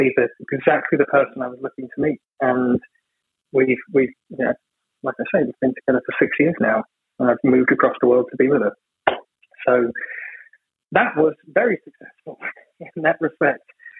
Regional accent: England, United Kingdom; for some reason I don't particularly get on with English girls. Being English, I know that's rather strange.

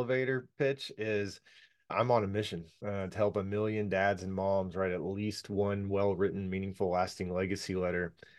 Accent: Allen, Texas, United States; also born or lived in Louisiana / Sand Springs; I grew up in Allen, Texas, born in Louisiana, second grade, moved to Allen, Texas. My dad got a job transfer.

